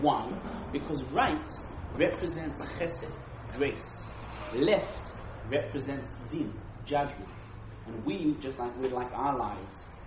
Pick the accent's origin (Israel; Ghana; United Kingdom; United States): Israel; born there; English is a second language; I was born in Eretz Yisrael. I was not born abroad, therefore English is not my mama lashon. By definition, I am not an English speaker.